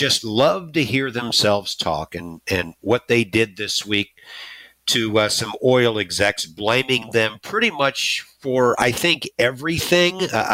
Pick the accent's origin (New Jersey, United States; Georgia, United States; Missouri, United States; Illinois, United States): Missouri, United States; St. Louis; growing up in St. Louis in the 60s and 70s and falling in love with baseball, and how can you not, as a local St. Louisan, become such a Cardinals fan?